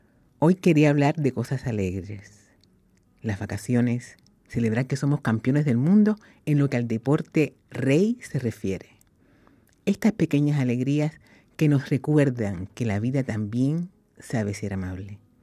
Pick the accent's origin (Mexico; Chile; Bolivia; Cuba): Cuba; moved away; En muchos países es un problema cultural idiosincrásico y en mi país de origen, Cuba, está institucionalizado.